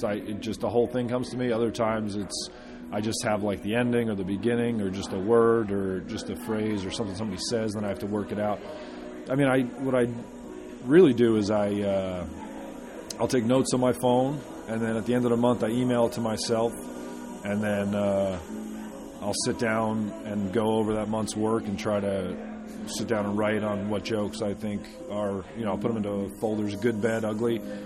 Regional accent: New Jersey, United States; also born or lived in San Diego, California / Los Angeles, California; I'm from New Jersey, but I actually started out in California, in San Diego. I lived out there for 4 years, L.A. for 1 year.

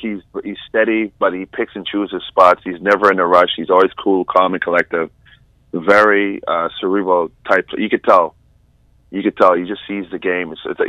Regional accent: Canada; Murray, I knew from just being Canadian and watching him, what he does in Team Canada

